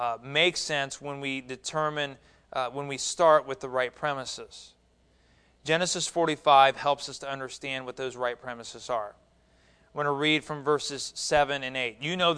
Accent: Columbus, Ohio, United States; born there; As many of you know, I was born in Central Ohio. I was born in Columbus.

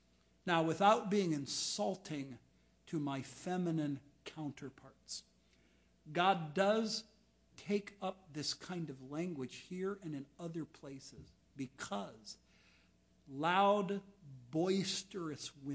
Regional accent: United States; I'm an American. I'm through and through.

